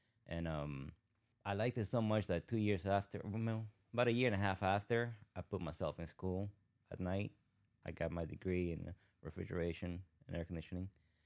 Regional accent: Guatemala; I'm from Guatemala.

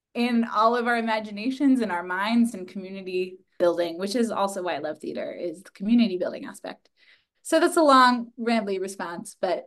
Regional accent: Colorado, United States; And I'm also from Colorado.

